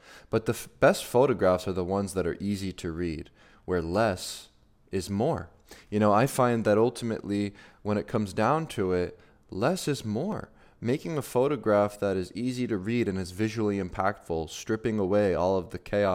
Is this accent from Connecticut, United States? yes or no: no; Philadelphia, Pennsylvania, United States; a very iconic symbol of Philadelphia, my hometown.